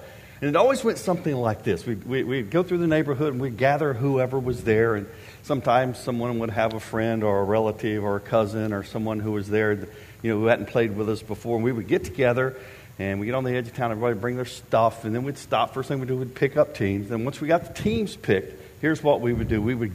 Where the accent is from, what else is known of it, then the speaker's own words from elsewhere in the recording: Florida, United States; When I was a kid growing up in Florida, the little neighborhood that I lived in was on the edge of town.